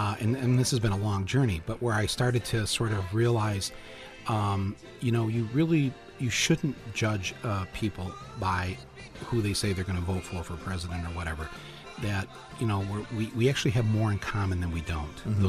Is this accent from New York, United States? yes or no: no; Flint, Michigan, United States; growing up in Flint, it was all, I mean, geez, you couldn't grow up in a more better place than southeastern Michigan for music.